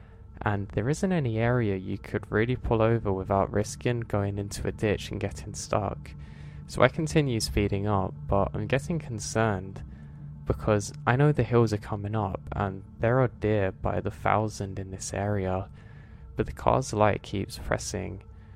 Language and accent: English; California, United States; I grew up in Orange County, CA, but there were some real wild areas around us, believe it or not.